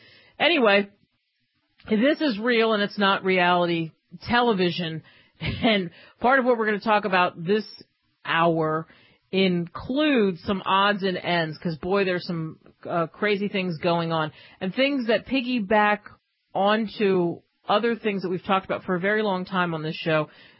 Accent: New York, United States; also born or lived in New Jersey; But I grew up in New York, New Jersey, where, you know, you're not carrying weapons. You don't have a shotgun that's in the truck. Now I live in a state, and I've lived all over the country.

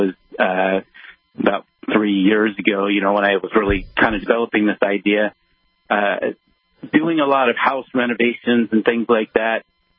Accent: Phoenix, Arizona, United States; Well, Phoenix, Arizona, in the great sunshine desert state.

